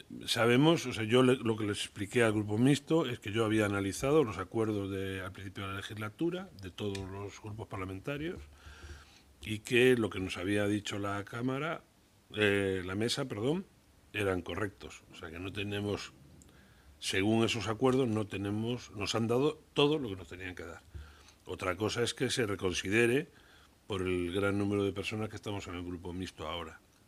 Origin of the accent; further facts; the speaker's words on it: Galicia, Spain; moved away; En mi tierra, en Galicia, solamente los millonarios, los dueños de las grandes conserveras y de los astilleros